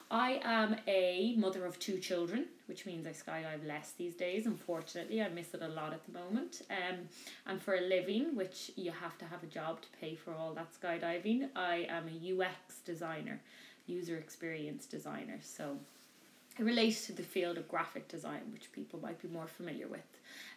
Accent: Ireland; I am Irish. I've lived in Ireland my whole life.

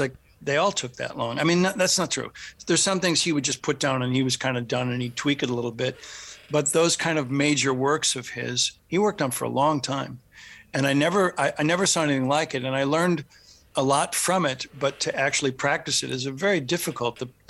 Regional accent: Midwest, United States; I'm a Midwesterner and I need to fish and I need seasons.

